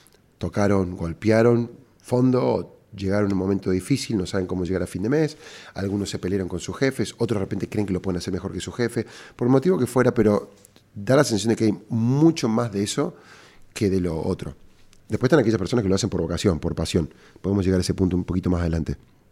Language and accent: Spanish; Córdoba, Argentina; cordobés y emprendedor.